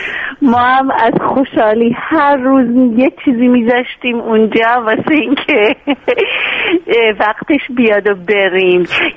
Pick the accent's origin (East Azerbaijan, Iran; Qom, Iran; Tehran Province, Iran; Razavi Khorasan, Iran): Tehran Province, Iran; Tehran; born there; پدرم از به اصفهان به دنیا اومده ولی مادرم تهرانیه و من و خواهرام، دو تا خواهرام تو تهران به دنیا اومدیم